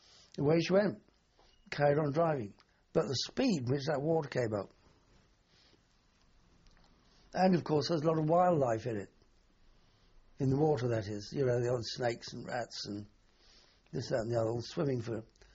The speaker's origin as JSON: {"language": "English", "region": "London", "country": "United Kingdom"}